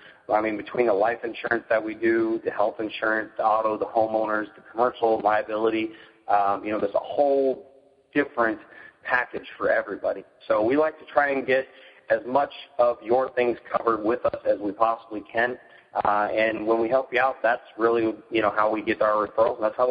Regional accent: California, United States; I'm from Southern California.

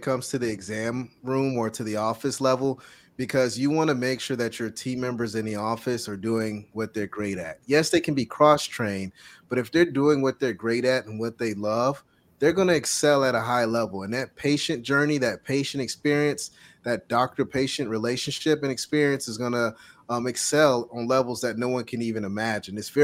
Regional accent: North Carolina, United States; I grew up in North Carolina. We do basketball up here.

